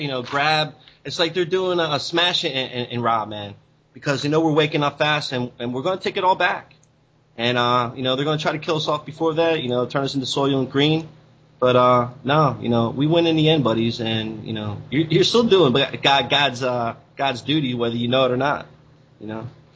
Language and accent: English; United States; No, I'm an American.